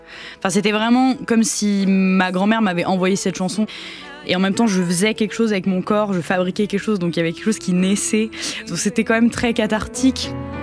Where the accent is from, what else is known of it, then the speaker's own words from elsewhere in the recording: Marseille, Provence-Alpes-Côte d'Azur, France; La mer de chez moi, c'est vrai que je suis marseillaise, je suis née à Marseille.